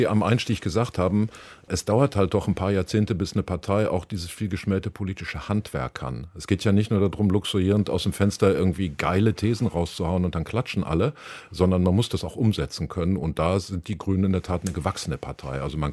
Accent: North Rhine-Westphalia, Germany; Also ich komme aus dem Ruhrgebiet

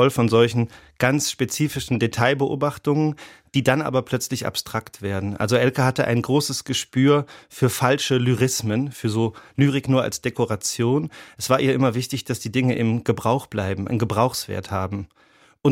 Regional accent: Rhineland-Palatinate, Germany; born there; Ich bin ja in Rheinland-Pfalz geboren

